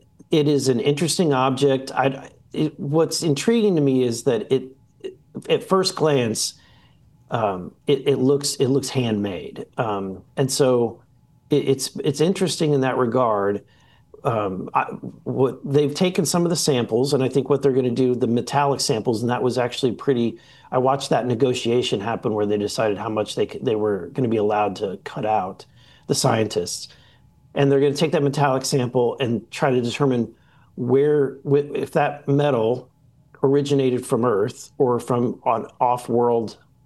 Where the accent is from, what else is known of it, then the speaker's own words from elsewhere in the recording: Missouri, United States; I'm not sure that I buy that theory, but again, I'm from Missouri.